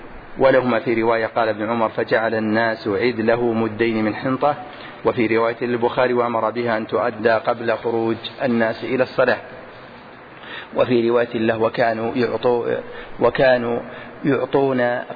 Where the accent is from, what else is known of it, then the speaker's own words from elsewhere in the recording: Al-Qassim, Saudi Arabia; أغلب التمور الموجودة عندنا في القصيم